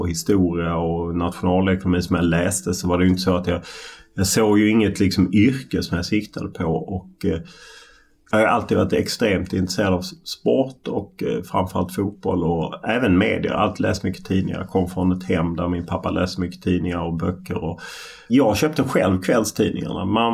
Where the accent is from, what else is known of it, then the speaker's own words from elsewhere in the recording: Lund, Skåne, Sweden; Jag är uppvuxen i Lund